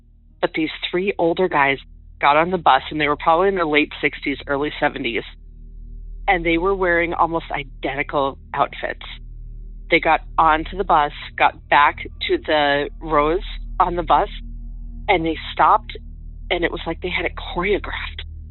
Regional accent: North Dakota, United States; I'm from North Dakota.

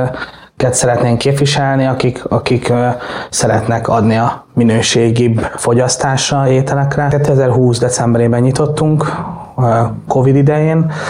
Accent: Budaörs, Pest, Hungary; Ugye én itt születtem, itt nőttem fel, ide jártam iskolába

